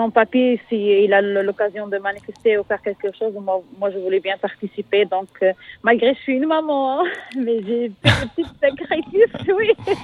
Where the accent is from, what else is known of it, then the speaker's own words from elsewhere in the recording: Paris, Île-de-France, France; Je viens de Paris, oui. Je suis venue de Paris pour faire l'étape le Grenoble-Paris.